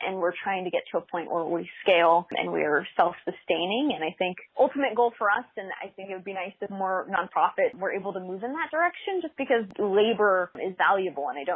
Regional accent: California, United States; Replay is so important to me because I grew up in Central Valley. And so in Central Valley, there's a lot of farming.

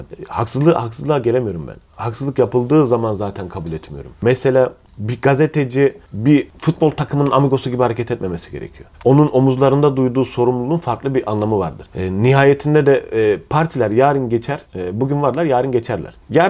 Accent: Adana, Turkey; Biz Adana'da büyüdük ve Adana Çukurova inanılmaz derecede büyük bir vatan sevgisiyle yoğrulan bir memlekettir.

